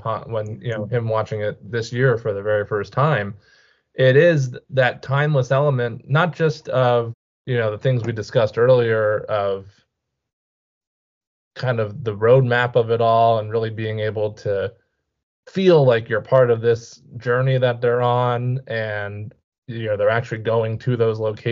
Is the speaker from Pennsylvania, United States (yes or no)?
yes; Pennsylvania, United States; I even see that, sadly, in my hometown in Pennsylvania, which during the 2020 election turned red, turned to a red state